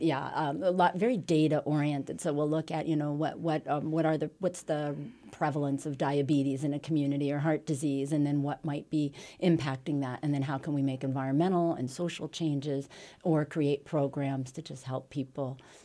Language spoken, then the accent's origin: English; Nazareth, Pennsylvania, United States; I was born and raised in the Lehigh Valley in Nazareth, Pennsylvania.